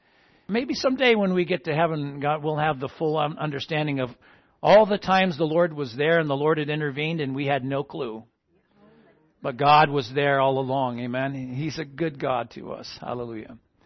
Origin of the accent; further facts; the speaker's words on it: New England, United States; So I'm from New England